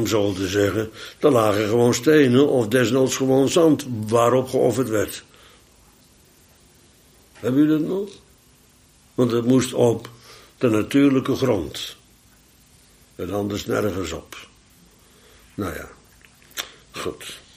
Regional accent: Bodegraven, South Holland, Netherlands; Ik kom uit Bodegraven, maar vlak bij ons in Woerden had je de Woudast.

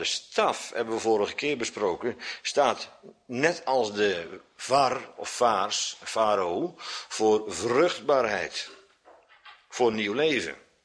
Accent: Netherlands; Ja, één daarvan is de Oude Rijn, daar ben ik geboren en getogen aan de Oude Rijn.

